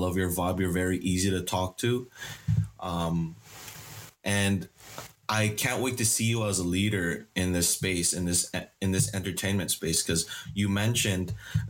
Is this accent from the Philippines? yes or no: yes; Philippines; I'm Pinay. I'm Filipino.